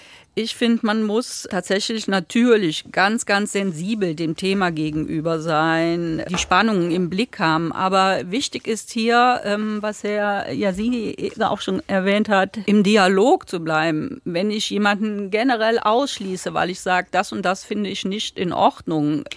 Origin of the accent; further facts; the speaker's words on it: Düren, North Rhine-Westphalia, Germany; Ich bin in Düren aufgewachsen, 86 beziehungsweise 85, als das umgesetzt worden ist, war ich im 5. Schuljahr.